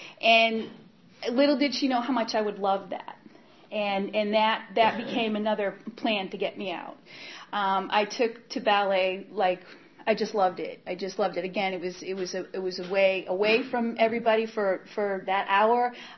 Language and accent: English; Worcester, Massachusetts, United States; I'm from Worcester, Massachusetts, and I grew up in the projects of Worcester, Massachusetts, so I'm an Irish scrapper.